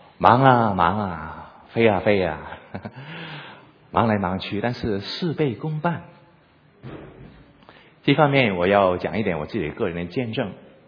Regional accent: Hong Kong; 我是香港来的，我就打一个香港人的比方给你哦。

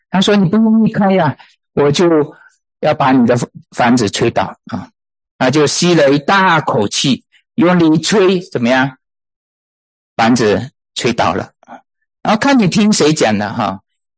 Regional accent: Malaysia; 我是从马来西亚来的

